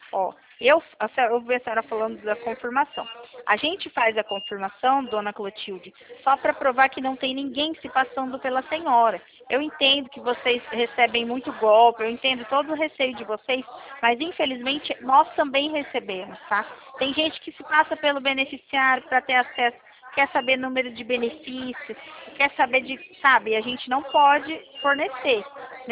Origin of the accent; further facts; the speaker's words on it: Rio de Janeiro, Brazil; also born or lived in interior of São Paulo; Eu sou do Rio de Janeiro, mulher.